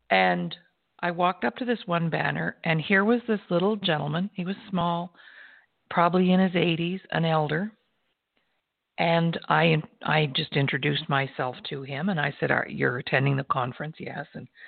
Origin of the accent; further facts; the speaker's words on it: Nova Scotia, Canada; I'm from Nova Scotia. My dad grew up in Stewiacke, Nova Scotia. I personally went to school there myself.